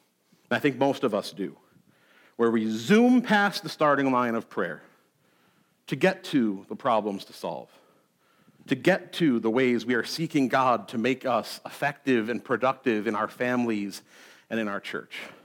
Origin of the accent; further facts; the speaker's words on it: Clarence, New York, United States; I grew up in Clarence. It was about 5-10 minutes away